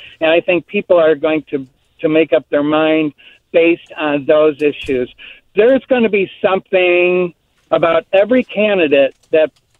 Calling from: Palm Springs, California, United States; Palm Springs.

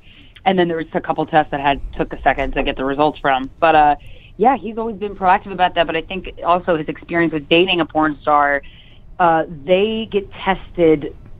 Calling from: New York City, New York, United States; New York City.

